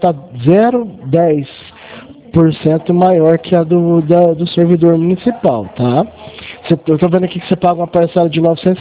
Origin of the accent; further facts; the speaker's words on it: Franca, São Paulo, Brazil; Eu sou de Franca, tá?